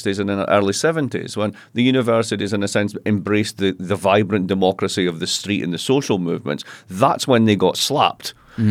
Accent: Scotland, United Kingdom; where I'm from Scotland.

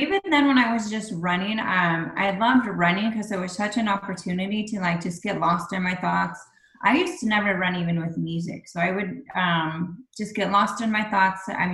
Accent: Midwest, United States; Well, I grew up in the Midwest in a large homeschool family of 9 kids, 5 brothers and 4 sisters

